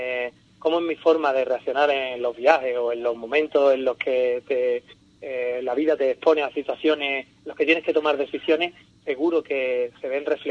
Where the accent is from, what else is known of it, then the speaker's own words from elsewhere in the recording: Andalusia, Spain; como buen andaluz está claro